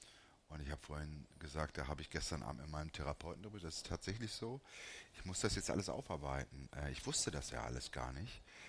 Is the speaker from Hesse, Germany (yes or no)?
no; Gummersbach, North Rhine-Westphalia, Germany; Ich bin in Gummersbach aufgewachsen, wahrscheinlich. Ich sage den meisten Menschen hier nicht, wo Gummersbach liegt. Das ist 40, 45 Kilometer von Köln.